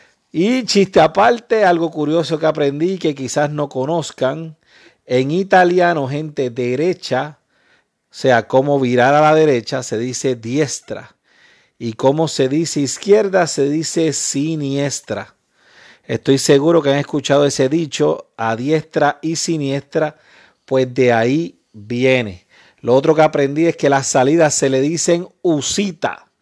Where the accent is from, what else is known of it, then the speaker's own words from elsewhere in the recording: Puerto Rico; un resumen de noticias que nos levantan el ánimo como boricuas